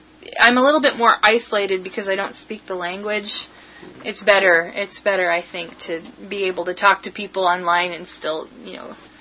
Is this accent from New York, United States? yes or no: no; Washington, United States; now in Quebec, California, United States; Well, you see, I'm from Washington State